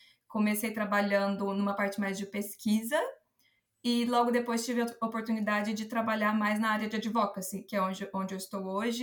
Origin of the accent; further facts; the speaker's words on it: Brazil; moved away as an adult; now in Europe; sou brasileira, formada advogada, trabalhei no Brasil como advogada por muitos anos e me mudei para a Europa em 2019